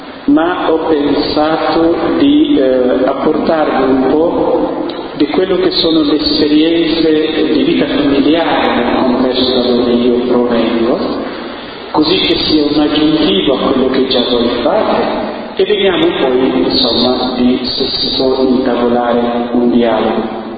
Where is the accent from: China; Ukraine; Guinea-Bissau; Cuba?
Guinea-Bissau; Italian is a second language; nel mio paese, la Guinea-Bissau dove io vengo